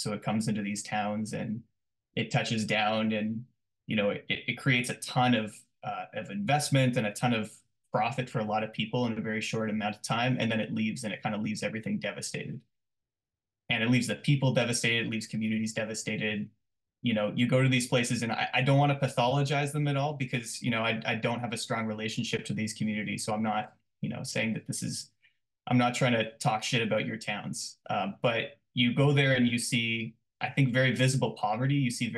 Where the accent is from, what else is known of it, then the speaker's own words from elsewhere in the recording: Collingwood, Ontario, Canada; I grew up in Southern Ontario in a town called Collingwood